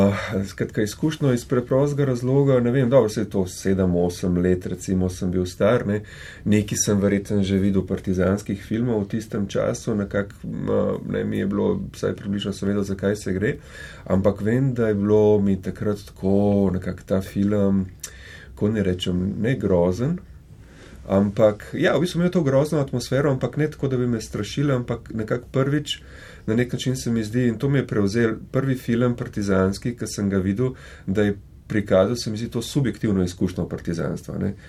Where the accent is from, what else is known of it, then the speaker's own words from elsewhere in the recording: Ljubljana, Central Slovenia, Slovenia; jaz prihajam iz Šiške, skratka takrat to v 70-ih letih, ko so zgradili unih milijon blokov, skratka tam sem jaz odraščal